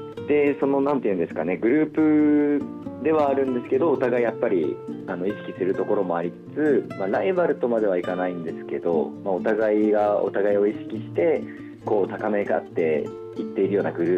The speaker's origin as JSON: {"language": "Japanese", "region": "Ibaraki", "country": "Japan", "tie": "born or raised there", "moved": "as an adult", "lives_now": "Tokyo, Japan", "said": "実は生まれも育ちも今ちょっと東京に来てるんですけど、茨城県の方で生まれております。"}